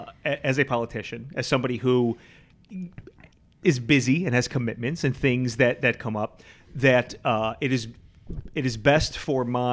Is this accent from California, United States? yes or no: no; New York, United States; I grew up in New York, or as I like to call it, the People's Republic of New York.